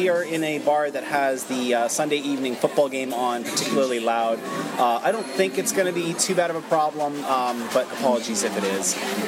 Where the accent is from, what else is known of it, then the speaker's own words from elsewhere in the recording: Toronto, Ontario, Canada; in my hometown of Toronto, Canada.